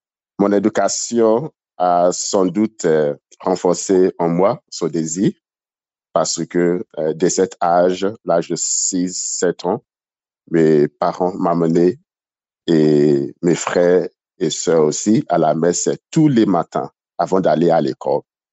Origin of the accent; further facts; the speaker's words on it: Nigeria; French is a second language; D'abord, je suis originaire du Nigeria et je suis d'une famille de 6 enfants, 3 garçons et 3 filles.